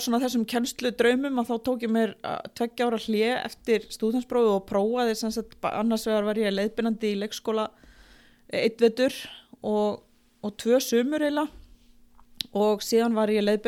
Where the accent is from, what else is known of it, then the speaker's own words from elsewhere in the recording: Straumur, Eastern Region, Iceland; ég er nú fætt hérna út í göttunni, hérna á heilsugæslinu og eigistum og uppalinn á Straumi, hérna á Fljótsdalshéraði.